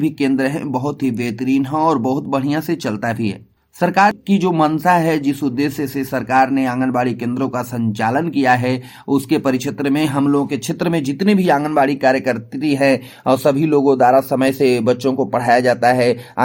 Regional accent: Ghazipur, Uttar Pradesh, India; मैं गाजीपुर जनपद का रहने वाला हूं और मेरा पिन कोड है 2752।

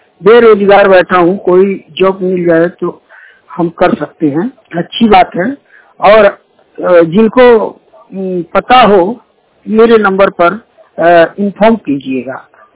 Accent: Rangraopur Dagrupur, Uttar Pradesh, India; ग्राम रंगरावपुर डगरूपुर जनपद महाराजगंज के निवासी हूँ

